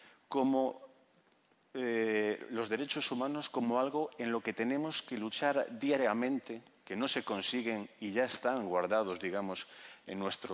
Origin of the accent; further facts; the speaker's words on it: Galicia, Spain; la historia de lugares de donde yo vengo, que es de Galicia.